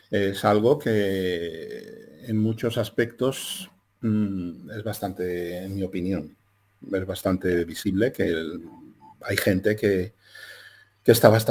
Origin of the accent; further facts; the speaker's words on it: Spain; A ver, yo soy español.